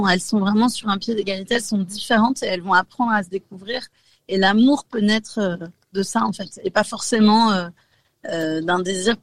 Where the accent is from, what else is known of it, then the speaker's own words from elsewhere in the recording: Nantes, Pays de la Loire, France; je suis une vieille Nantaise quand même, je suis de Nantes